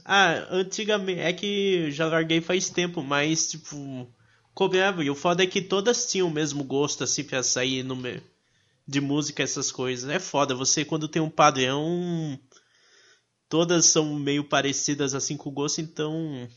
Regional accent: Itapetininga, São Paulo, Brazil; Eu sou do interior de São Paulo, Itapetininga.

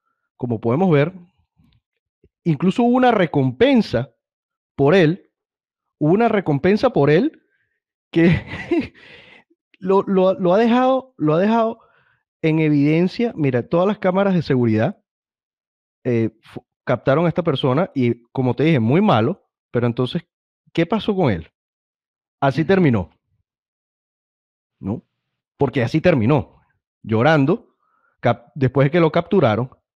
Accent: Venezuela; moved away; como hay venezolanos que aquí hacen o hacemos las cosas bien

